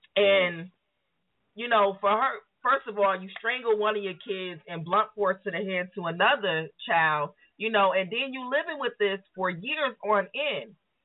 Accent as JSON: {"language": "English", "town": "Pontiac", "region": "Michigan", "country": "United States", "tie": "born or raised there", "said": "Big shout out to Pontiac, my hometown."}